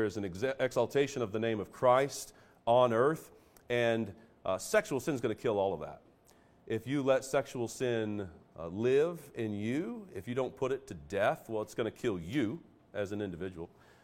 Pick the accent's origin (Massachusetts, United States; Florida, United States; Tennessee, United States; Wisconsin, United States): Florida, United States; And here I am, as one born and raised in Florida, now all the way across the country, gathered with saints.